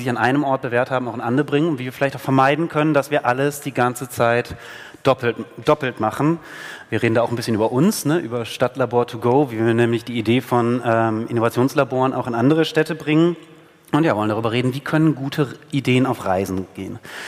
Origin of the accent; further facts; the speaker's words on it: Cologne, North Rhine-Westphalia, Germany; Das freut mich, ich komme aus Köln.